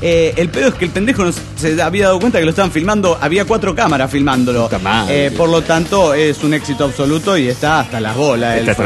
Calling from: Mexico City, Mexico; del DF mexicano.

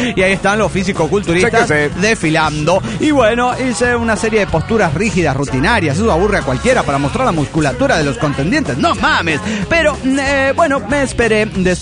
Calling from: Querétaro, Mexico; de Querétaro.

